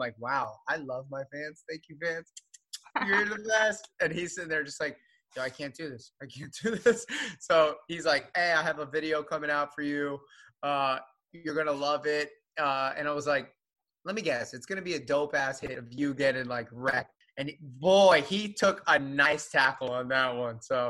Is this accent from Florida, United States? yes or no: yes; Florida, United States; now in Los Angeles, United States; I'm from Florida, but I live in LA now.